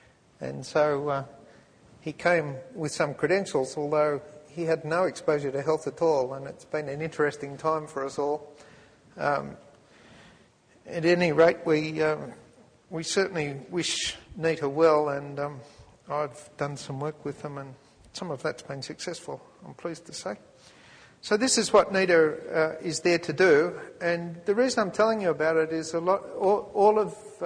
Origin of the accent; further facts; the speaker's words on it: Australia; guess you guess I'm from Australia.